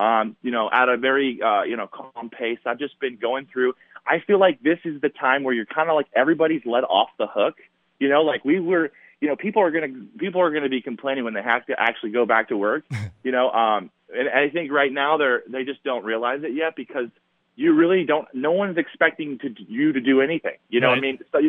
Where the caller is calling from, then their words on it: California, United States; Yeah, I'm in California, not in L.A.